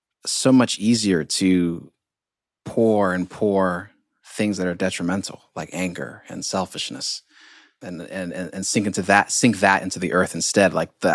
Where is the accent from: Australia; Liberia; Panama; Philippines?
Liberia; Monrovia, Montserrado; now in Tennessee, United States; I live in Appalachia. So like that tail end down in Tennessee. And I'm from West Africa, Liberia, capital city, Monrovia.